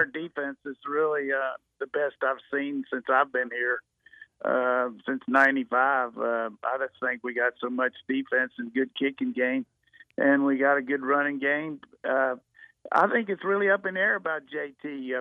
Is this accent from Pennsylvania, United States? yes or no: no; Burlington, North Carolina, United States; He's from my hometown, home county there in Burlington, North Carolina.